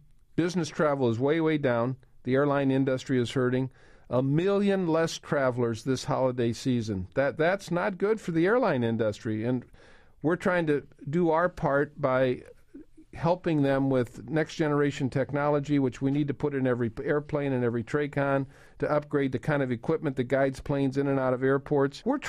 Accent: Peoria, Illinois, United States; I'll tell you what I drive. Back in Peoria, which is my hometown.

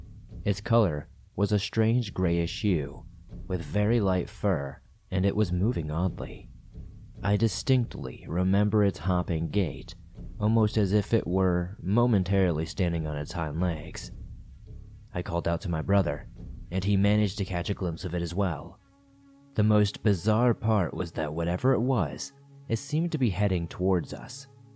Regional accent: Lancaster, Pennsylvania, United States; I'm from Lancaster, Pennsylvania, and this incident occurred in January of last year in the middle of winter.

